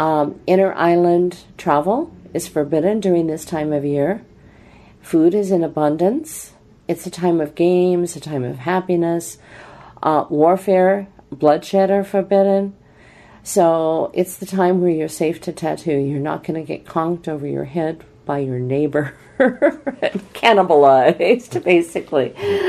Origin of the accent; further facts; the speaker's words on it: Hawaii, United States; Being that I'm from Hawaii, I'll tend towards Hawaiian words rather than tapu or taboo